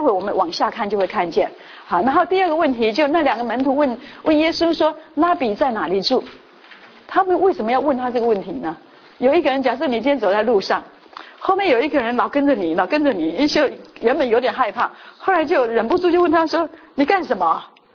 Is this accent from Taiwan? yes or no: yes; Taiwan; 就譬如说我们从台湾来的人